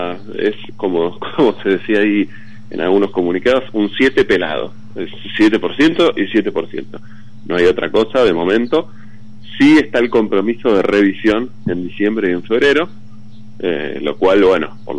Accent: Bariloche, Río Negro, Argentina; Yo soy de Bariloche

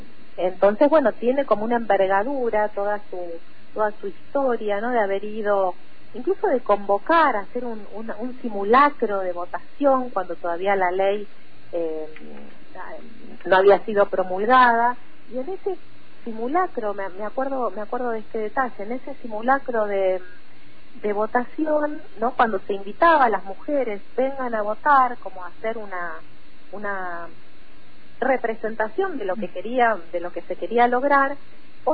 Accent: Quilmes, Buenos Aires Province, Argentina; Quilmes, que es de donde soy yo, al sur del conurbano bonaerense

